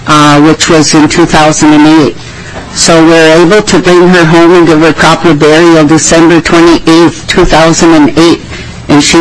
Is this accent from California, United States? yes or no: no; Colima, Minnesota, United States; I'm from Colima, Minnesota. That's located on the Red Lake Indian Reservation.